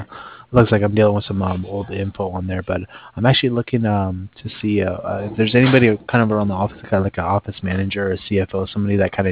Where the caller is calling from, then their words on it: Cardiff, Wales, United Kingdom; No, I'm actually I'm calling over from Cardiff.